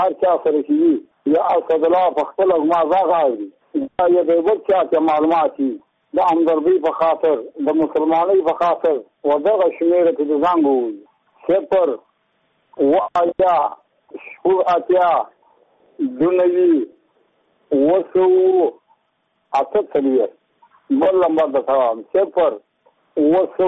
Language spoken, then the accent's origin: Pashto; Badghis, Afghanistan; زه په خپل د بادغیس ولایت یم د مقر د ولسوالۍ یم د همدوړې د کلي یم.